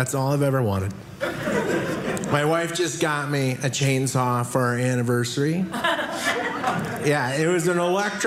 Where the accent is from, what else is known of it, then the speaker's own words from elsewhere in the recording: Wisconsin, United States; Hey, I'm from Wisconsin. So, I'm used to being number one in a lot of stuff.